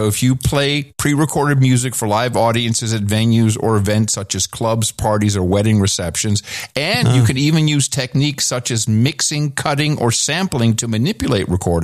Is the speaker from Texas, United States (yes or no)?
yes; Texas, United States; 110 degrees. I'm good to go. I'm from Texas.